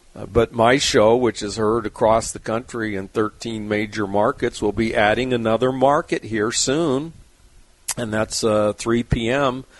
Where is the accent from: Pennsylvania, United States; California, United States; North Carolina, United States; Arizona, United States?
California, United States; San Diego; growing up in San Diego, we had some great morning talk radio.